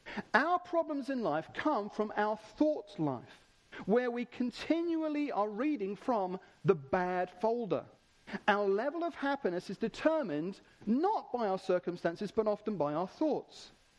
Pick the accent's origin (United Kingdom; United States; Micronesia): United Kingdom; So we kind of, because we're British, we do it kind of in our brains.